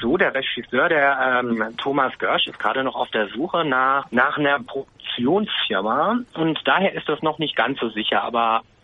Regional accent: Hesse, Germany; Wir hatten ja bei uns in Hessen kürzlich auch Kommunalwahlen in Hessen, wo ich herkomme.

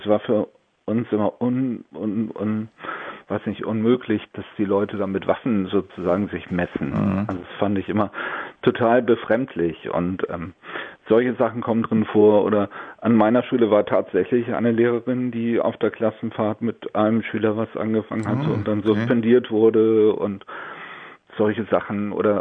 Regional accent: Northern Germany, Germany; für mich als Norddeutscher war das ganz normal

